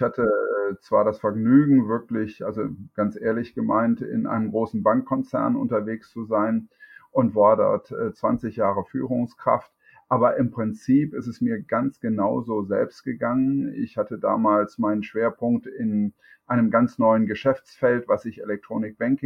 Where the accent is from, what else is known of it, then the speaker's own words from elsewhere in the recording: Düsseldorf, North Rhine-Westphalia, Germany; Bin ja gebürtiger Düsseldorfer und wohne in der Nähe jetzt von Mönchengladbach.